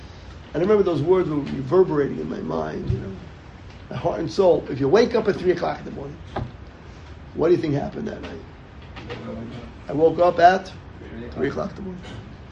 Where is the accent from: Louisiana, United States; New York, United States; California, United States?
New York, United States; Riverdale; I grew up in Riverdale.